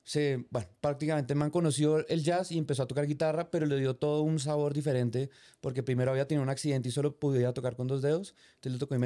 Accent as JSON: {"language": "Spanish", "region": "Bogotá", "country": "Colombia", "said": "yo soy de Bogotá"}